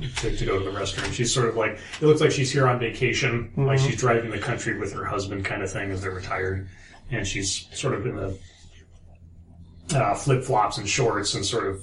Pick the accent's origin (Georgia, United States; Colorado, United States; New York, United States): Colorado, United States; We're from Colorado.